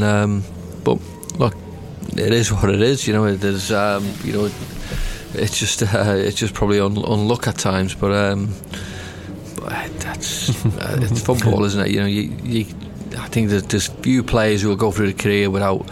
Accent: Liverpool, North West England, United Kingdom; I grew up in Liverpool. I never knew nothing different.

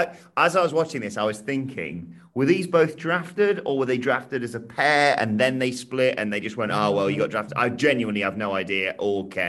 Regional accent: United Kingdom; I'll take ownership of like … even though I'm not from Sheffield or Yorkshire. Because I'm like, well, they're 10 minutes down road, so don't worry about it.

